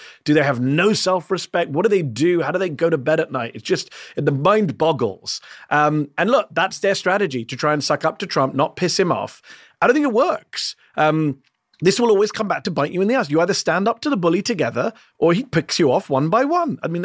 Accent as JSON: {"language": "English", "country": "United States", "said": "Yeah, I'm an American citizen. I love this country. I'm proud of this country."}